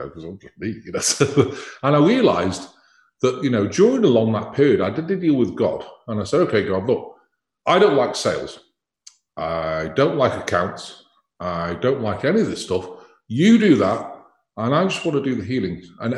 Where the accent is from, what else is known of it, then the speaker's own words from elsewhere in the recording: United States; accent: British; now in Branson, United States; No, I'm in Missouri. I'm American. Believe it. It's just that I couldn't lose the accents.